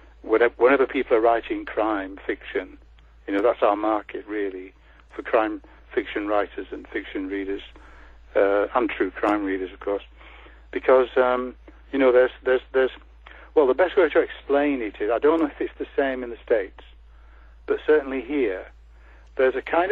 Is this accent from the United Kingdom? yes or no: yes; Leeds, Yorkshire and the Humber, United Kingdom; I come from Leeds, as I said, so, and I've worked in West Yorkshire